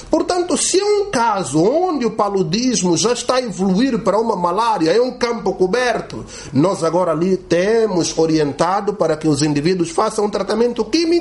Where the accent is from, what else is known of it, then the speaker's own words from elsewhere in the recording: Angola; nascemos em Angola